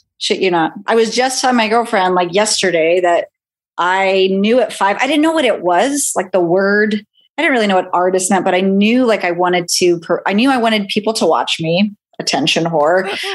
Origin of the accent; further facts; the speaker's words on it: Santa Fe, New Mexico, United States; No, I'm from New Mexico.